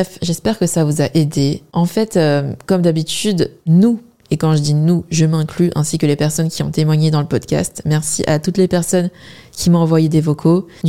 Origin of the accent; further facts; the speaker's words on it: Wenzhou, Zhejiang, China; Je suis chinoise en particulier de la région de Wenzhou.